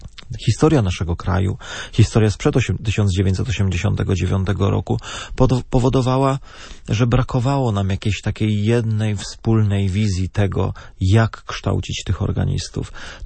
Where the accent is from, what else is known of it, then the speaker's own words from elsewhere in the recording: Opole, Opole Voivodeship, Poland; Ja akurat jestem z Opola